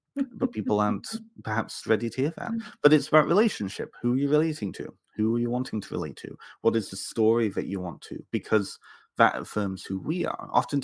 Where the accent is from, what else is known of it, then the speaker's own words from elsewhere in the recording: Canada; I'm growing up in Canada, I get the same thing up here, right?